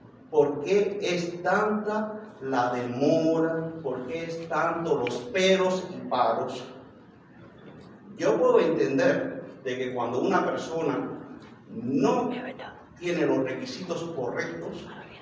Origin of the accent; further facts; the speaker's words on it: Cuba; Yo soy presidente, soy cubano, soy ciudadano de Estados Unidos.